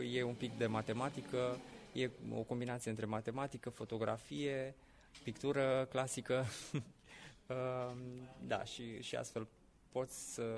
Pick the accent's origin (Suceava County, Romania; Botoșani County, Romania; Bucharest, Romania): Botoșani County, Romania; Botoșani; eu sunt din Botoșani.